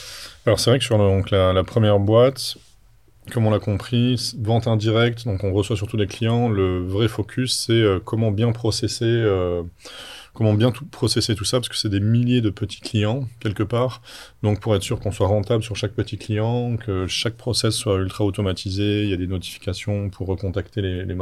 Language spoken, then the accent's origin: French; France; born there; Je parlais un petit peu la langue, donc ça a aidé, voilà, parce que mes parents sont d'origine polonaise. Je suis né en France, mais ils sont d'origine polonaise